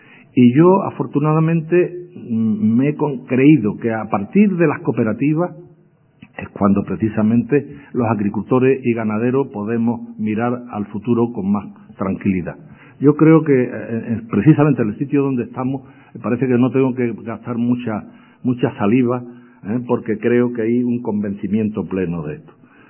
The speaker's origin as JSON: {"language": "Spanish", "town": "Huelva", "region": "Andalusia", "country": "Spain", "said": "Porque yo soy de Huelva, ¿no?"}